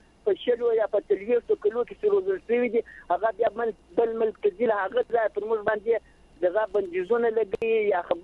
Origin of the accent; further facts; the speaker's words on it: Zabul, Afghanistan; زه د زابل د ولایت ته تغرد ولسوالۍ … خبر در سره کوم